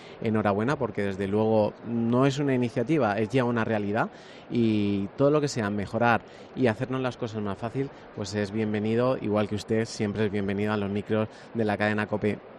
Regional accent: Alicante, Valencian Community, Spain; y como buen alicantino, pues sentirme muy orgulloso

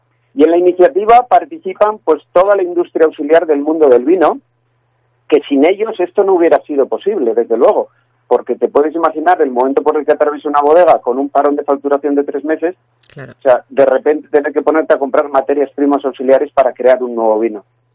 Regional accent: La Rioja, Spain; yo soy de los que, como muchos riojanos, nos encantaría empadronarnos en Ferrol

